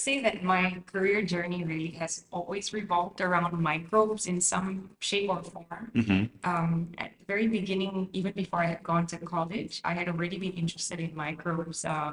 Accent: Singapore; And that really stems from me, I think, being a Singaporean.

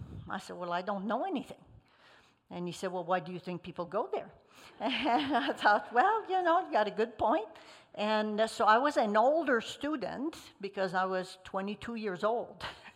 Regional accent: Quebec, Canada; first language French; English is a second language; I didn't even know who Cookie Monster was, because I was raised in Quebec in French with Bobineau and Bobinette.

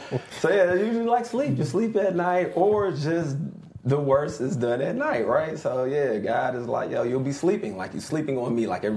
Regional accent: Texas, United States; I grew up in Texas. I have broken.

